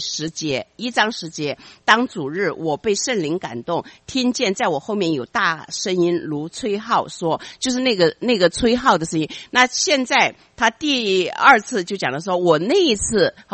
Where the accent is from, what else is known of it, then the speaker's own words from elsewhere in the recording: China; 是以至于我们中国人说